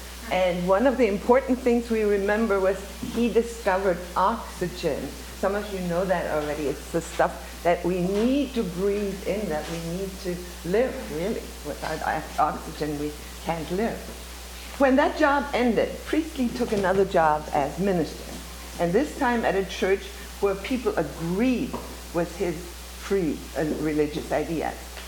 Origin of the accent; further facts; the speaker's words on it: Germany; I'm from Germany, so for people there call their grandmas Oma.